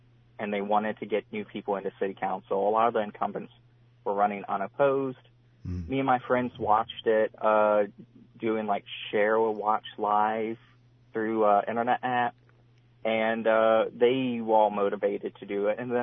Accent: Virginia, United States; Well, I was born in West Virginia, but I don't remember growing up there. I remember my first distinct memory in Virginia, and then I've kind of been all around Virginia.

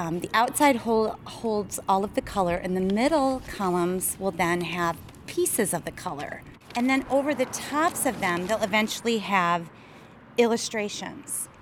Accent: Rockford, Illinois, United States; I grew up in Rockford, so I'm a Rockford native

